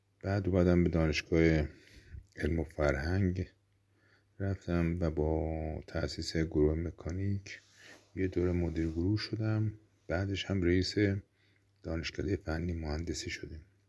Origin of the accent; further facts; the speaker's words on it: Qom, Iran; بنده در شهر مقدس قم به دنیا آمدم و در مدرسه ملی شهاب و مدرسه ملی امیرکبیر دوران ابتدایی و راهنمایی رو گذروندم.